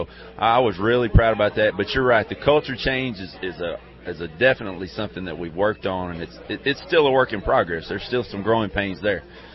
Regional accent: Sparta, United States; Well, I tell you, I'm from Sparta.

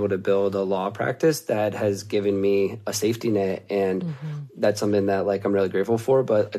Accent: Ohio, United States; I grew up in the suburbs of Ohio.

